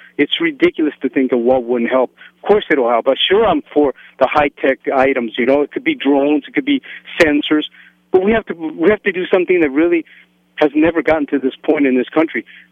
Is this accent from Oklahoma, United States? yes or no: no; California, United States; moved away as an adult; now in Las Vegas, United States; that's not what I want when I came here to Vegas from California 30 years ago.